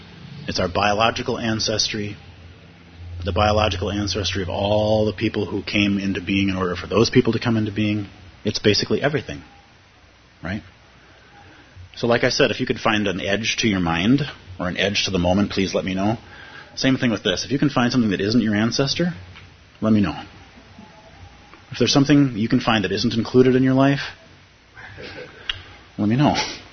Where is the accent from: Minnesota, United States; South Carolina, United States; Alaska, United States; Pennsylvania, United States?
Minnesota, United States; as somebody born and raised in Minnesota, we do not have an ancestor shrine in my house.